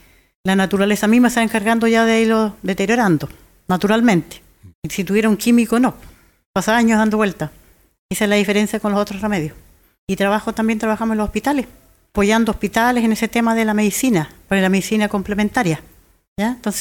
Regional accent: Río Negro, Argentina; Y ahí volví a Curuleufu, Río Negro, a trabajar.

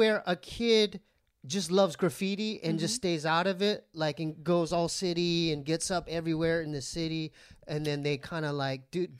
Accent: San Diego, California, United States; also born or lived in Arizona; now in Los Angeles, United States; because I'm not from Los Angeles, but when I moved here from, because I'm from San Diego, lived in Arizona, graduated, and my brother was out in Silver Lake, I noticed a huge cultural, I had to wake up real quick.

